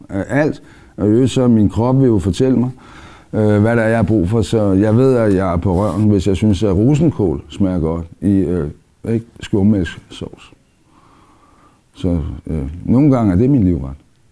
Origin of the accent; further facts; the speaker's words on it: Copenhagen, Capital Region of Denmark, Denmark; born there; og jeg er 56, og jeg er født her på Vesterbro